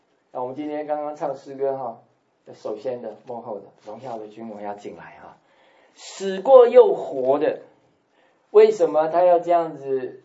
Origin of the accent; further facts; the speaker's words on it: Taiwan; 不是在我们台湾话叫唱衰哈